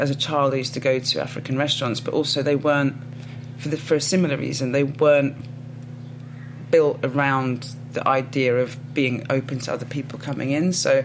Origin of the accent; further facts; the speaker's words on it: United Kingdom; I'm Irish Ghanaian. So even, like, I can't, I find it difficult to call myself English even, because I'm definitely British.